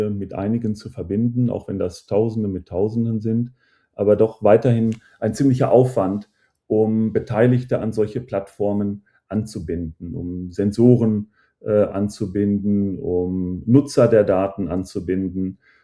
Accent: Etteln, North Rhine-Westphalia, Germany; schon seit 30 Jahren in der Kommunalpolitik in meiner Gemeinde, direkt in der Nachbarschaft zu Paderborn. Und wir haben vor 14 Jahren begonnen, mein Heimatdorf, das Dorf Etteln, zu transformieren

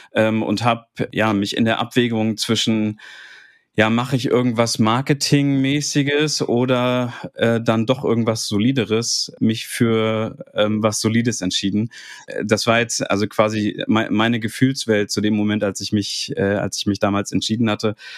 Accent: Rathenow, Brandenburg, Germany; born there; Lebe hier mit meiner Frau und meinem Sohn. Und Rathenow ist der Ort, wo ich geboren bin und wo ich dann nach dem Studium und den ersten Ausflügen nach Berlin wieder zurückgezogen bin. Hier kommt meine Familie her

